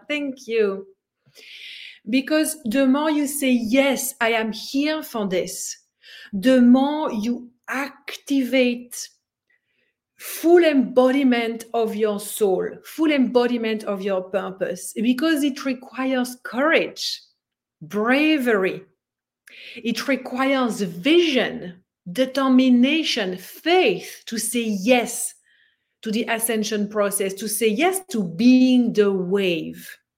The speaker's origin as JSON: {"language": "English", "town": "Brussels", "region": "Brussels-Capital Region", "country": "Belgium", "tie": "born or raised there", "said": "I was just walking down the street in Brussels, my hometown in Belgium, just, you know, like just doing my thing, walking down the street."}